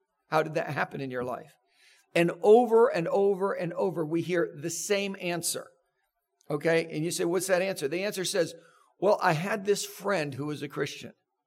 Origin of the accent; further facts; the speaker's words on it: Ohio, United States; now in Atlanta, United States; People ask, where are you from? And I say, see, because I'm not a Georgian. I'm just not. I'm from Ohio. But I say, I currently live in Georgia, because I don't want to say I'm from Georgia, because I'm not.